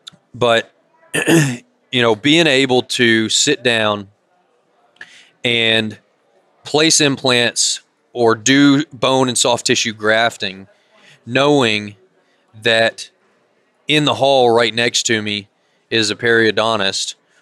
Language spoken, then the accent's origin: English; Nashville, Tennessee, United States; born there; Hey, I was born in Tennessee. I was born in Nash, Vegas.